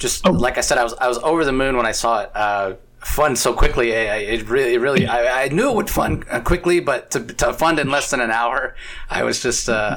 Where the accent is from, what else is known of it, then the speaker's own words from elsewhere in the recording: United States; from my perspective as an American fan of your work